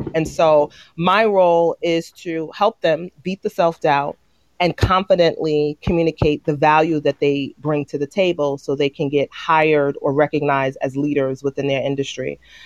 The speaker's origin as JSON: {"language": "English", "town": "Brooklyn", "region": "New York", "country": "United States", "tie": "born or raised there", "said": "So I always say Brooklyn, New York raised me."}